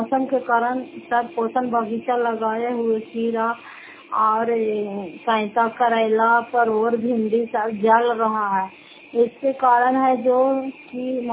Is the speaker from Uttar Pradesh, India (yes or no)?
no; Fatehpur, Bihar, India; फतेहपुर पंचायत मकौता जिला नालंदा क्रापस्ता ब्लॉक की निवासी हूँ